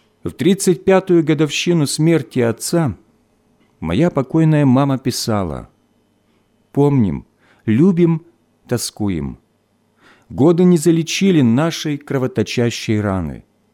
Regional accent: Kyiv, Ukraine; Родился я и вырос в Киеве, в семье военнослужащего.

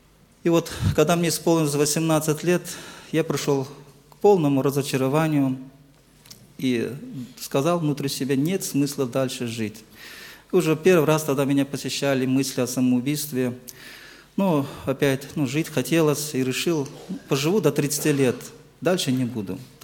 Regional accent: Karakalpakstan, Uzbekistan; Я сам родом из Узбекистана, как уже брат сказал, в Каракалпакской автономной республике.

